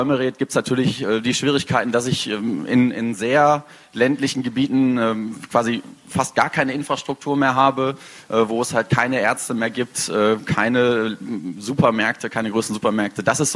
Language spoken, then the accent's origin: German; Dinslaken, North Rhine-Westphalia, Germany; now in Münster, Germany; komme ursprünglich nicht aus Münster, ich komme aus Dienstlaken, das ist eine etwas kleinere Stadt am Rand des Ruhrgebiets